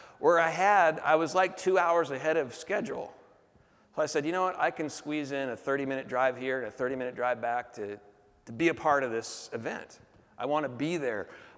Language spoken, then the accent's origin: English; Portland, Oregon, United States; born there; I was born in North Portland.